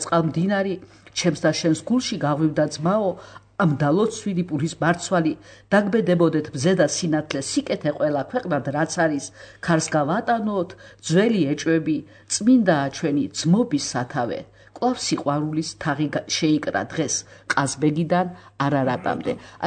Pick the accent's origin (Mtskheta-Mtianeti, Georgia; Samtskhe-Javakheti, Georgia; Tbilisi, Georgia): Tbilisi, Georgia; მე თვითონ ავლაბარში გავიზარდე, ჩემი ეზო იყო პატარა სახელმწიფო, შეიძლება ასე ითქვა, სადგან სამი ოჯახი ვცხოვრობდით: ქართველი, სომეხი და აზერბაიჯანელი.